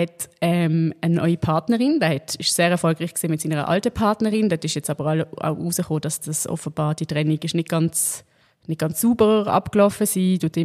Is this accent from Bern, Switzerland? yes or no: no; Basel, Basel-Stadt, Switzerland; ich würde jetzt nicht als Baslerin wahrscheinlich an die Luzernenfasnacht